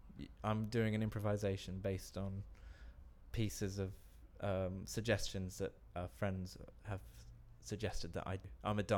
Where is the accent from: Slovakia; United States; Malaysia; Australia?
Australia; Bundaberg, Queensland; moved away as an adult; now in United Kingdom; A place called Bundaberg, which is on the east coast in Queensland.